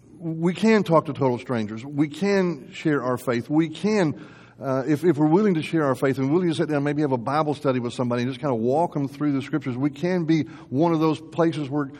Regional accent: Texas, United States; Growing up in Texas, that resonates with me.

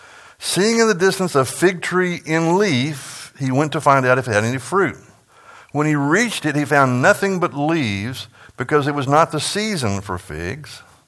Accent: Texas, United States; and I'm from West Texas. I get it.

